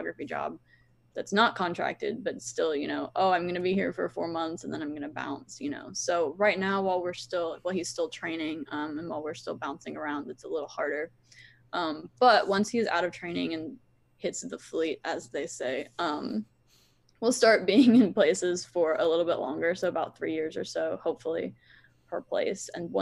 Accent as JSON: {"language": "English", "region": "Florida", "country": "United States", "tie": "born or raised there", "said": "No, I grew up in Central Florida and then I went to college in Virginia."}